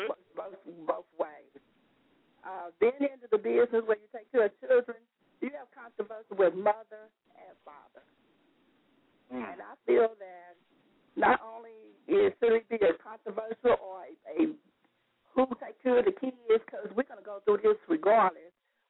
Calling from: Cincinnati, Ohio, United States; from Cincinnati, Ohio.

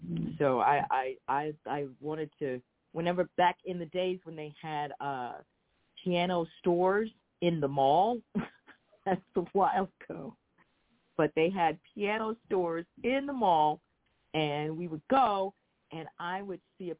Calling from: United States; Oh, I am right outside of Washington, D.C.

